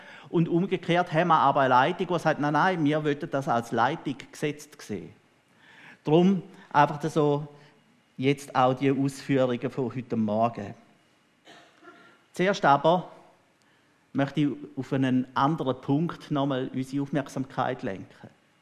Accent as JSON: {"language": "German", "country": "Switzerland", "said": "dass wir als Schweizer diesbezüglich halt eben das ganz stark immer auf dem Hintergrund von unserem Demokratieverständnis lesen und interpretieren"}